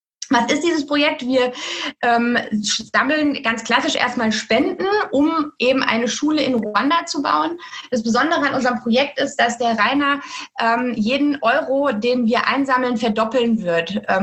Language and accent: German; Offenbach, Hesse, Germany; Ich komme aus Offenbach, das ist mein Heimatkreis